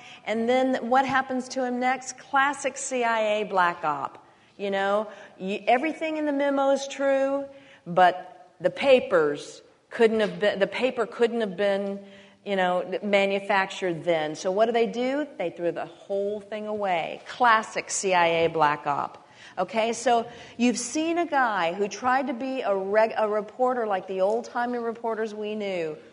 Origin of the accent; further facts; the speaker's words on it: Texas, United States; since I was a little girl growing up in Texas.